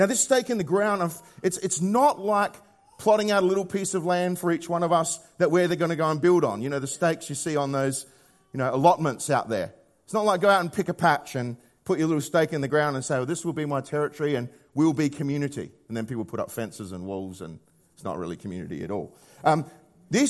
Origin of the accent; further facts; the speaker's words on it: Australia; Sorry, I'm Australian.